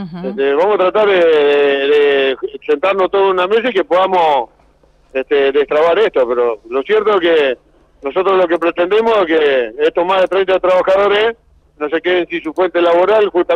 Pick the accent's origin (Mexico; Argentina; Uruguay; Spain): Argentina; Comodoro Rivadavia, Chubut; nosotros somos de Comodoro.